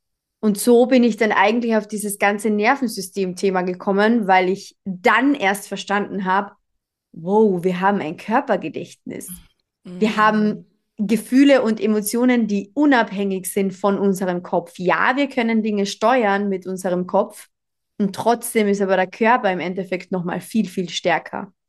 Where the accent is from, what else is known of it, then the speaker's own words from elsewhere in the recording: Carinthia, Austria; ich komme aus Österreich, aus dem wunderschönen Kärnten